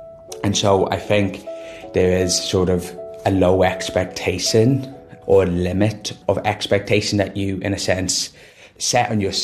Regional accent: Ireland; I am an Irish young filmmaker and activist.

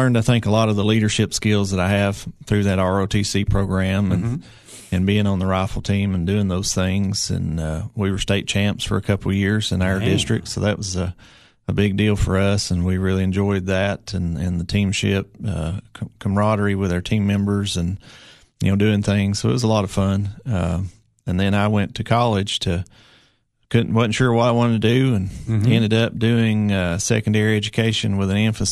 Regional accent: Coalmont, Tennessee, United States; born there; also born or lived in Spring City, Rhea County; I was born in Grundy County in Colmont, so a small community.

